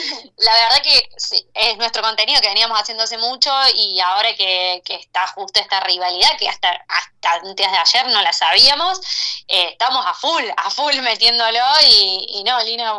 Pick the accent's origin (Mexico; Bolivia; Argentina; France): Argentina; Río Cuarto, Córdoba; se escuchó el gol como si estuviese en mi barrio en Río Cuarto